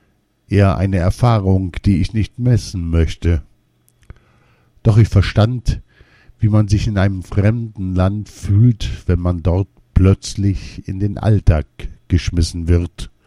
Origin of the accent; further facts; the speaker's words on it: Essen, North Rhine-Westphalia, Germany; also born or lived in Spain; Ein seltenes Glücksmoment war es für mich, wenn ich mal wieder etwas über meine Heimatstadt Essen hörte. 2 Jahre blieb ich in Spanien